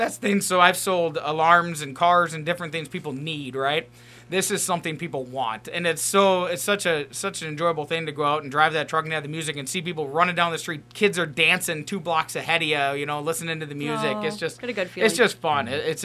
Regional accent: Wisconsin, United States; I'm from Wisconsin originally, so I've had hundreds of different cheese curds

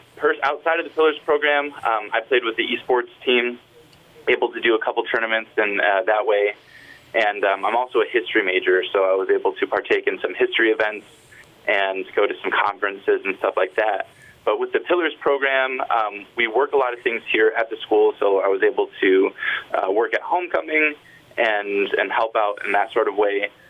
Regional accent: Brainerd, Minnesota, United States; I'm from Brainerd, Minnesota.

